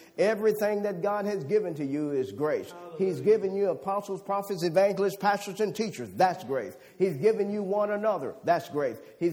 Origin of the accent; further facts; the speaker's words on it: Louisiana, United States; I'm a southerner from Louisiana. You can tell that.